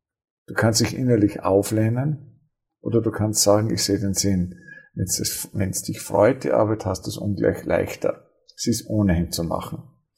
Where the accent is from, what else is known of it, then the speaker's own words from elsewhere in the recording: Seekirchen, Salzburg, Austria; also born or lived in Obertrum am See; Ich bin aufgewachsen auf einem Bauernhof. Ich bin geboren in Obertrum am See, weil meine Mutti von dort kam. Bin aufgewachsen in Seekirchen, im Grunde von den ersten Kindheitsbeinen auf einem Erbhof.